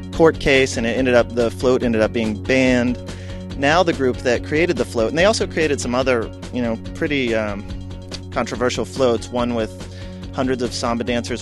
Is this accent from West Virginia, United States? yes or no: yes; Charleston, West Virginia, United States; This is a most emailed from my hometown paper, the Charleston Daily Mail in Charleston, West Virginia.